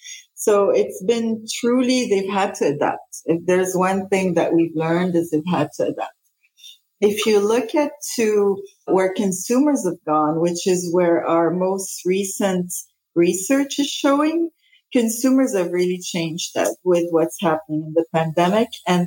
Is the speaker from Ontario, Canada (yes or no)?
no; Quebec, Canada; also born or lived in Lebanon / Denmark / Spain; So I'm Lebanese originally. I was born in Lebanon. So when the war started in Lebanon, we actually moved many places. We moved to Denmark first and then Spain and then ended up in Canada and haven't left here since I was 13. So proud Canadian, grew up here in school